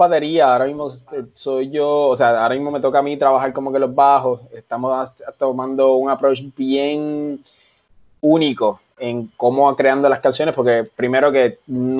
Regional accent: Bayamón, Puerto Rico; now in San Juan, Puerto Rico; originalmente soy de Bayamón, nací en Bayamón, pero ahora mismo vivo en San Juan.

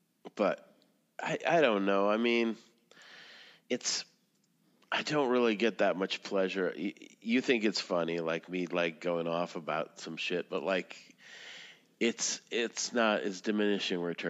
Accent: Russia; I was raised, you know, I'm from Russia, where people would argue around the table

